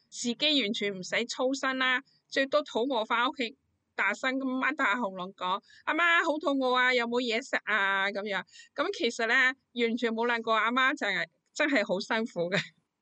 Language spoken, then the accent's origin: Cantonese; China; 咁我谂佢哋嘅谂法咧，同我哋中国人嗰个传统思想咧就好有关系嘅。